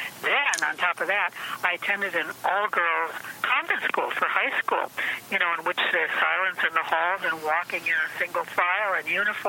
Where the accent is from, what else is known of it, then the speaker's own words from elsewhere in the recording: Chicago, Illinois, United States; I was raised in the Chicago area